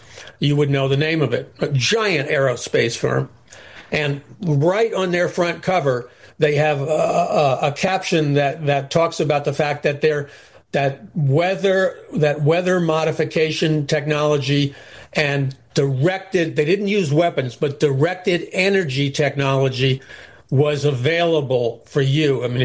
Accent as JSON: {"language": "English", "region": "New York", "country": "United States", "said": "because I'm from New York. I'm a straight shooter."}